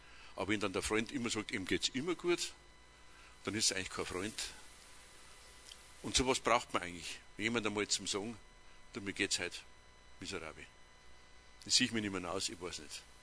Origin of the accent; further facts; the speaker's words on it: Bad Aibling, Bavaria, Germany; von der Stadt Bad Aibling, das ist meine Heimatstadt